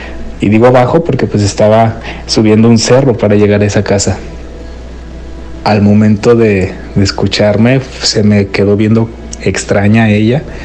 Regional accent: León, Guanajuato, Mexico; Yo estudié en la Universidad de Guanajuato, soy originario de León.

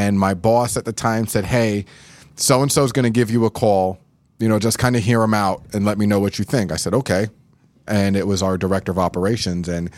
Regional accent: Florida, United States; also born or lived in New York; You know, I was born in New York, raised in Florida, but I was raised by, you know, my whole family was born and raised in New York City.

